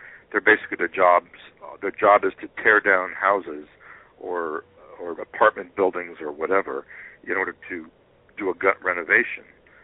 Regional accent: Boston, Massachusetts, United States; That's right. Well, it's my hometown. It's, you know, I love writing about Boston.

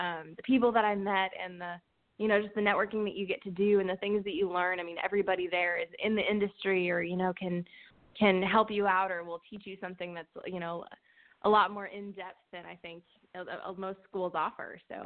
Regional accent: Wyoming, United States; also born or lived in Seattle; now in Nashville, United States; So I was born in Seattle. So I'm a West Coast girl originally. And then my family ended up moving to Wyoming, and I did the cowgirl thing for a little while, and I raised horses and all that. And then I moved to Nashville.

